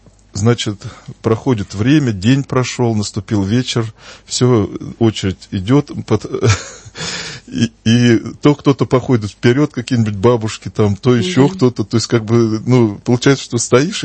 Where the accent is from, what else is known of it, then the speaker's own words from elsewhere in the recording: Voronezh Oblast, Russia; где я рос осознанно, в Воронежской области, у нас даже не было там церкви ни одной рядом действующей. Вот, поэтому крестился я поздно